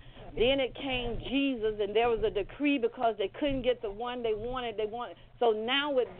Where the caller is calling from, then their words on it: Fort Myers, Florida, United States; I'm a first-time caller, and I'm calling from Fort Myers, Florida.